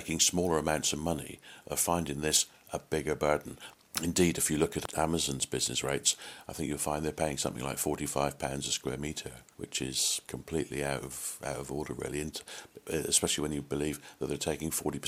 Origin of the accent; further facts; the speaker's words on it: Torquay, South West England, United Kingdom; I've identified a number of stores and shops in Torquay, which is my hometown where our business is